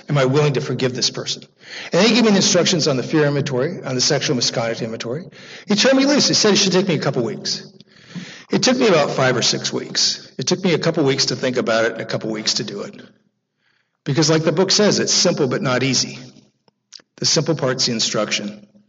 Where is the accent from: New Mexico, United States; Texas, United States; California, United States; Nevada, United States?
Nevada, United States; Las Vegas; I'm 4 or 5 years old. I'm growing up in Las Vegas, Nevada. It's the early 60s. My father's in the Air Force.